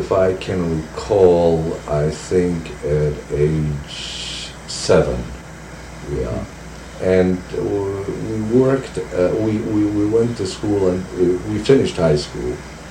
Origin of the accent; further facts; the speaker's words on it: Lodz, Łódź Voivodeship, Poland; I grew up in Poland, in the city of Lodz.